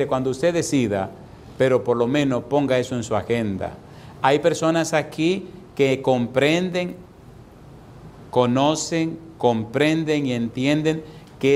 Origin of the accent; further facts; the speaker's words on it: Dominican Republic; que en el cielo sepan que somos dominicanos, compadre.